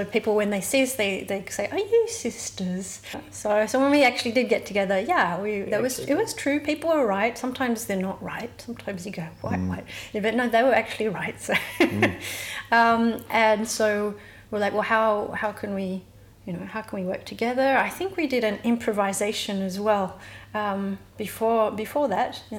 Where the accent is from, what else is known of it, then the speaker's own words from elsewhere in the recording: Tasmania, Australia; I grew up in Australia and Tasmania, and I always loved singing.